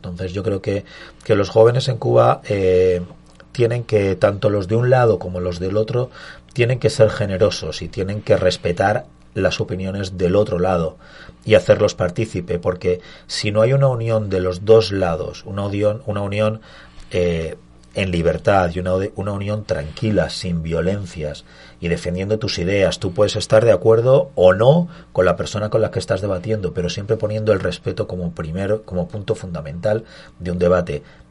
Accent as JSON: {"language": "Spanish", "town": "Madrid", "region": "Community of Madrid", "country": "Spain", "said": "yo soy de Madrid, yo voto por Madrid"}